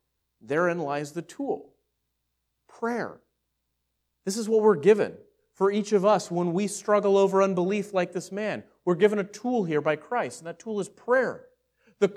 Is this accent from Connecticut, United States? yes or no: no; Texas, United States; That was like the one sermon in the last 2 years that I didn't mention that I'm from Texas.